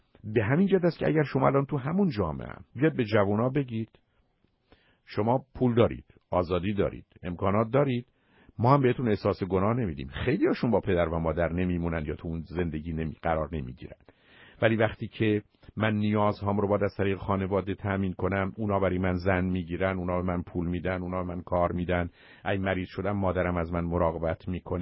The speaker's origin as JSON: {"language": "Persian", "country": "Iran", "said": "من و شما به عنوان یه ایرانی وقتی وارد امریکا میشیم"}